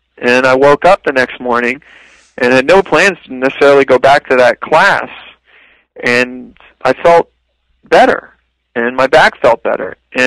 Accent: Philadelphia, Pennsylvania, United States; Yeah, I'm originally just from the Philadelphia area, and you know, grew up playing different sports.

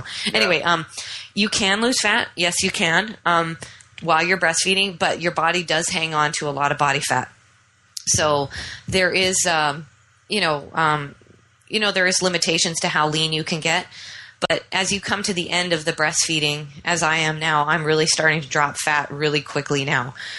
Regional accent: Canada; I'm Canadian. Women in Canada get a year off after they have a baby.

